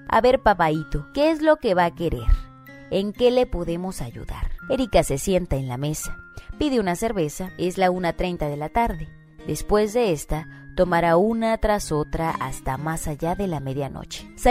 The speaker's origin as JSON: {"language": "Spanish", "country": "Honduras", "said": "yo soy de Honduras, pero soy de esa gente que no tiene papeles, pues nunca tuve un acta de nacimiento"}